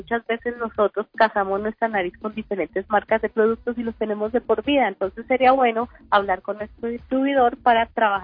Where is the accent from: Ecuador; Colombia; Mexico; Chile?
Colombia; porque nosotros como cultura colombiana somos muy dados a percibir a través de los sentidos.